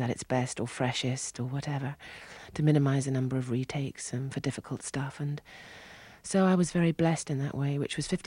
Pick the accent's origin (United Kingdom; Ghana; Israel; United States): United Kingdom; England; I think because we're English